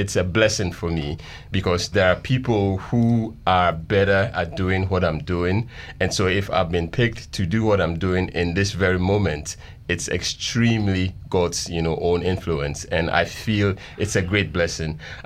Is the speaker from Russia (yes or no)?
no; Ghana; now in United States; I grew up in Ghana, yes.